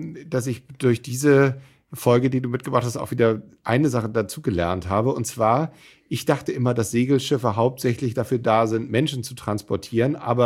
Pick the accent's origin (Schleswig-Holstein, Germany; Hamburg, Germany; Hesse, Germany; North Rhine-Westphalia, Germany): Hamburg, Germany; Ja, also als Hamburger Jung